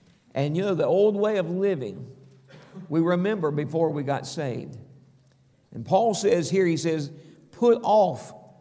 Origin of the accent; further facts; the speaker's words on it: the South, United States; Listen, I'm from the South, okay? You're from the North, okay?